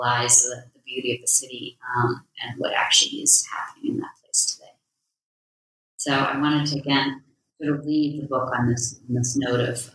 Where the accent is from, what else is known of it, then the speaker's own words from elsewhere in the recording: United States; My parents were immigrants to America. I grew up in the States. I am diasporic to South Africa